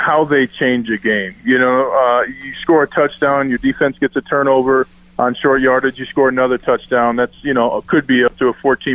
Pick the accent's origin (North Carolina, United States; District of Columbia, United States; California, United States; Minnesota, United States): Minnesota, United States; Hey, man, I'm from Minnesota. How can I do anything?